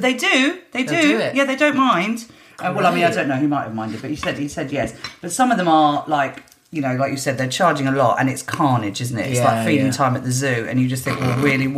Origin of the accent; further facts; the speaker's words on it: Egypt; So growing up in Egypt meant I kind of grew up with quite bland taste, to be honest, because the supermarkets had nothing in them.